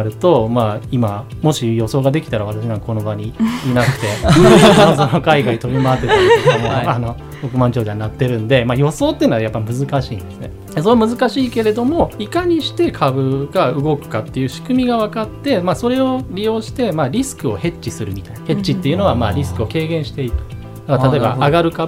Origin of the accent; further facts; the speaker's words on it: Shikoku, Japan; now in Okayama, Japan; 岡山ではないんですけど、私は四国の出身で